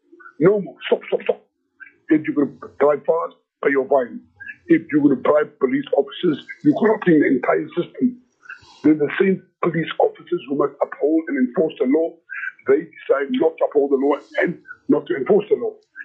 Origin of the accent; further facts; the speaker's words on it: South Africa; I'm South African. I'm a South African. First, I'm Muslim.